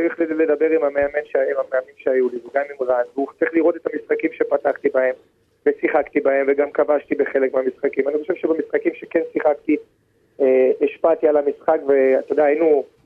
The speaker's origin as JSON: {"language": "Hebrew", "town": "Modiin", "region": "Central District", "country": "Israel", "tie": "born or raised there", "said": "לפתוח אקדמיה בעיר שגדלתי בה, במודיעין"}